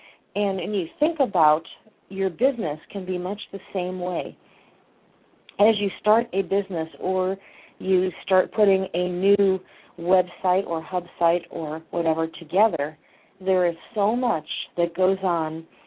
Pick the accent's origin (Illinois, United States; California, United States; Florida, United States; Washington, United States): Illinois, United States; Chicago; I'm from Chicago originally, and my father and my aunt still live up in Chicago